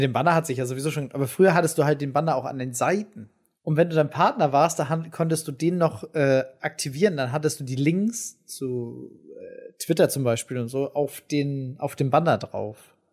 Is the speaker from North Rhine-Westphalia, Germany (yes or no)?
no; Flensburg, Schleswig-Holstein, Germany; Ich komme ja auch aus Norddeutschland, also nördlicher geht's ja nicht. Also ich komme aus Flensburg.